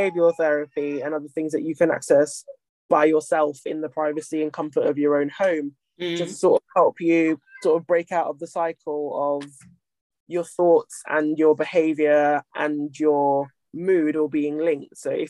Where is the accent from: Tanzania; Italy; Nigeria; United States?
Nigeria; I'm sure a good chunk of that was, I'm Nigerian